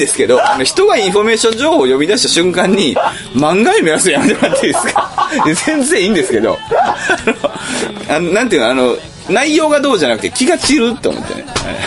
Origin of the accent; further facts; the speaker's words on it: Amagasaki, Hyogo, Japan; ただまあ厳密に阪神天ヶ崎周りで生まれ育ったわけじゃないんで複雑なんですけど